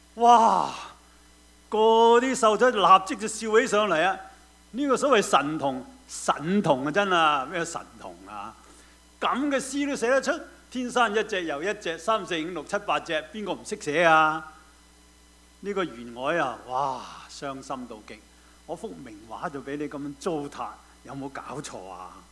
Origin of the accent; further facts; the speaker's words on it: Guangdong, China; 我们广东人呢有一个很出名的文人叫论文序